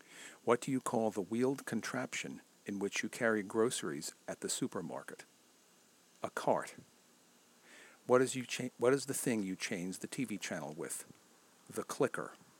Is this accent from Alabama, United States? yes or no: no; New York, United States; now in Long Island, United States; I'm originally from New York, New York, now living on Long Island, New York.